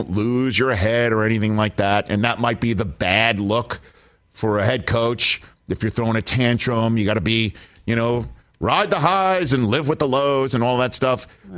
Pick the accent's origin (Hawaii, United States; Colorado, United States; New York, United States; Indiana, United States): New York, United States; You know, I want to see that, but I'm a New Yorker and I'm desensitized maybe to it.